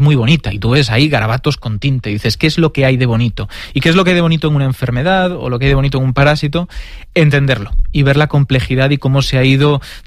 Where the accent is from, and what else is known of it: Galicia, Spain